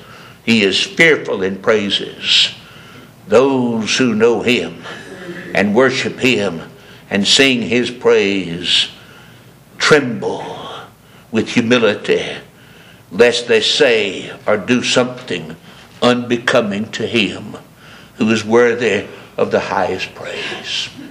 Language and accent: English; the South, United States; when I was a boy, I was raised in the South, and everywhere we went, from the seventh grade on, we had smoking areas.